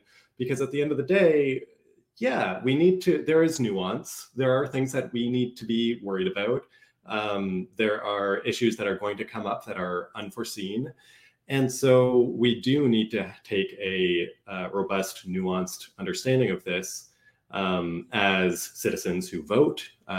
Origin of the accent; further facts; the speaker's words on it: Canada; Yeah, I'm also not American, so it's kind of like, oh. I'm Canadian, so I get a pass on like all things American history.